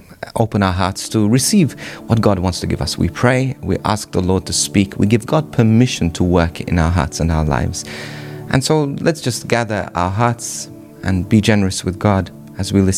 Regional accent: Malta; And to Malta. So my home country as well.

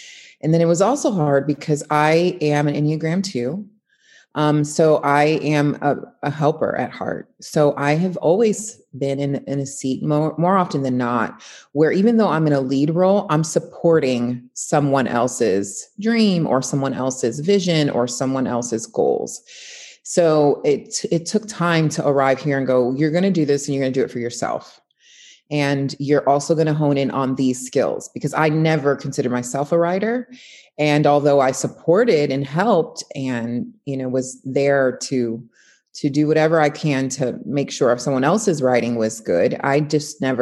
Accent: Florida, United States; So I am 42, born and raised in South Florida, went to college to be a teacher, never thought I'd end up here

